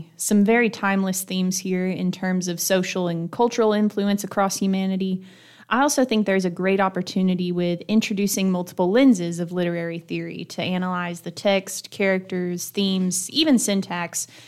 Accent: the South, United States; accent: southern; My southern accent, it can't.

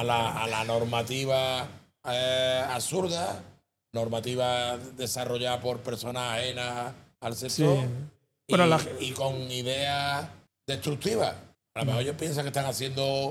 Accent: Region of Murcia, Spain; en una región que soy pionero, los murcianos soy pionero

